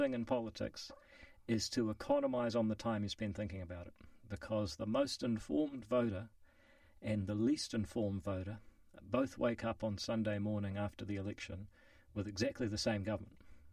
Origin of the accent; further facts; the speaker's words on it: Whangarei, Northland, New Zealand; So I was growing up in Whangarei up north, 2 hours north of Auckland, and one of the most important decisions I made in my life was to come down to be a boarder at Auckland Grammar.